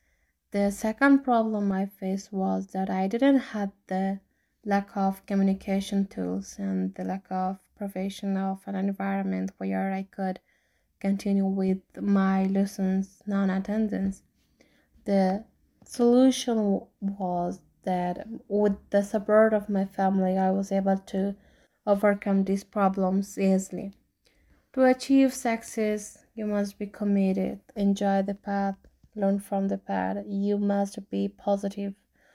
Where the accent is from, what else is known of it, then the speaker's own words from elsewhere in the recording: Wardak, Afghanistan; English is a second language; also born or lived in Kabul; I was born in Kabul, Afghanistan, and live in Kabul. I'm from Wardak province, Pashtun and Muslim, alhamdulillah. I'm almost 19 years old